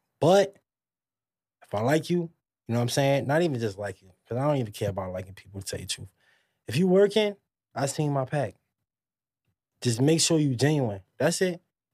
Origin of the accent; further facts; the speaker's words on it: Queens, New York, United States; Man, that that's it's crazy because I'm from Queens and I have a cousin that's